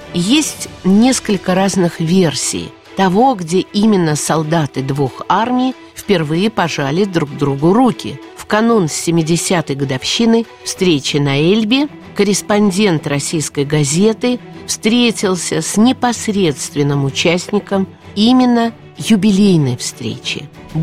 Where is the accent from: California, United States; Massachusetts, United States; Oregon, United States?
California, United States; San Francisco; also born or lived in Shanghai; Я родился уже в Шанхае, а спустя год семья переехала в Сан-Франциско. Красивый и замечательный город. Там тогда проживали тысячи русских. Они селились вместе. У нас дома все говорили по-русски.